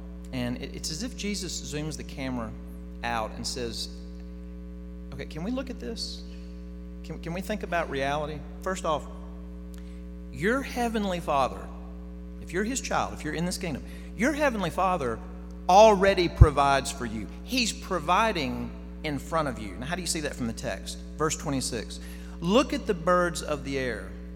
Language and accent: English; Jackson, Mississippi, United States; It's been so surreal to see my hometown in the news. I don't say that flippantly. I say it with a real heart for my hometown. What will become of Jackson?